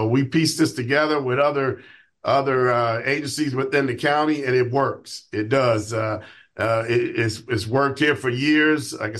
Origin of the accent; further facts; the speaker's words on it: Chicago, Illinois, United States; So growing up in Chicago and working in Chicago my whole career, I was able to see this.